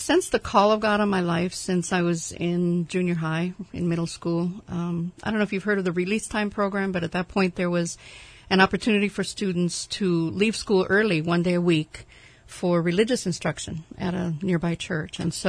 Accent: Minnesota, United States; growing up in Minnesota, I'd never seen the ocean until I graduated from high school. Okay, we had 10,000 lakes, but no oceans, no mountains.

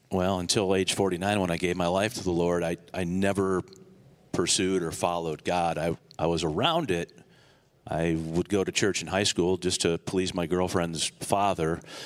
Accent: Toledo, Ohio, United States; Oh, again … Born and raised in Toledo and moved away for a bit.

